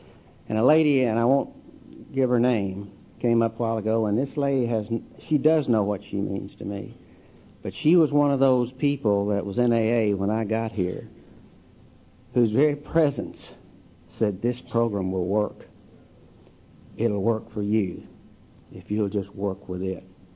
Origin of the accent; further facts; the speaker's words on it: Louisville, Kentucky, United States; I'm an alcoholic from Louisville, Kentucky.